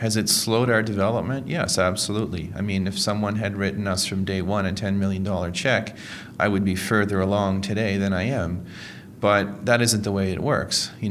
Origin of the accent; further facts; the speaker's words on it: Moncton, New Brunswick, Canada; I come from Moncton, New Brunswick.